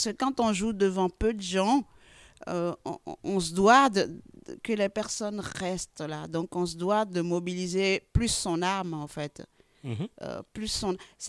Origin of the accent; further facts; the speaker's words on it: Abomey, Zou, Benin; born there; je suis née au Bénin, dans Romain, à Abomey, mm-hmm. une ville mythique